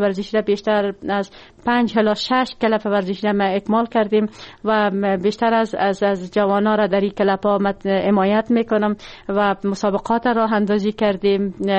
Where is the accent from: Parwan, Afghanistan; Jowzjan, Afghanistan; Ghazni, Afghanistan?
Parwan, Afghanistan; Siadan; also born or lived in Charikar; در ولایت پروان قریه سیادان متولد شدیم، در خانواده روشن فکر و تحصیلات ابتدایی خود در مکتب نمبر 2 شهر چاریکار و دوره لیسه خود در لیسه هوره جلالی به پایان رساندیم